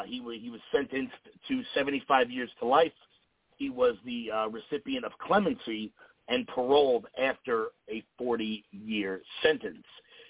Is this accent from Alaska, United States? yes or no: no; New York, United States; However, growing up in New York, 40 miles away from where this happened, I didn't learn about this in high school.